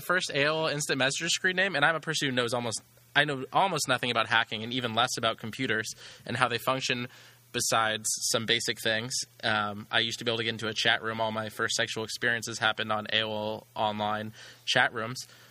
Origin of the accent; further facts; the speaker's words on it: San Clemente, California, United States; And then I was … because I grew up in San Clemente, wakeboarder kid, 16, when I was 6.